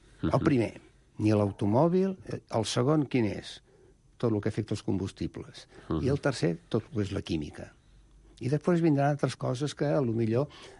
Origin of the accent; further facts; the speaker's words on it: Catalonia, Spain; nosaltres com a catalans